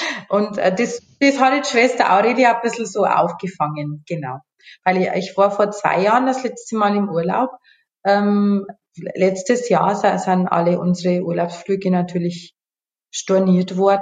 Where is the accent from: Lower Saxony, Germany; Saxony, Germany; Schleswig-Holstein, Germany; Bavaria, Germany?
Bavaria, Germany; Also ich komme ja aus Bayern.